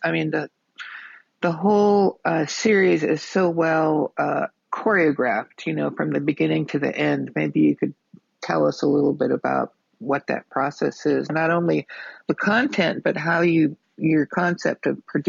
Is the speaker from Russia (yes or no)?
no; South Dakota, United States; moved away; I came here in 1973 from South Dakota